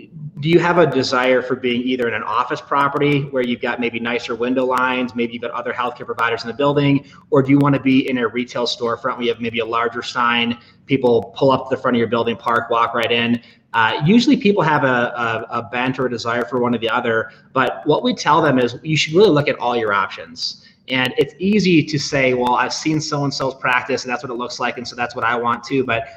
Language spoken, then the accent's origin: English; Michigan, United States; Yeah, so I grew up in Michigan, and I took a little bit of an unusual career path.